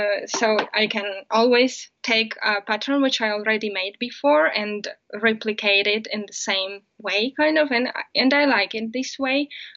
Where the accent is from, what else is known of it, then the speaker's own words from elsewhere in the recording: Saint Petersburg, Russia; born there; English is a second language; now in Chudovo, Russia; I was born in St. Petersburg, and I come there quite often. But now I live in a small town called Chudova.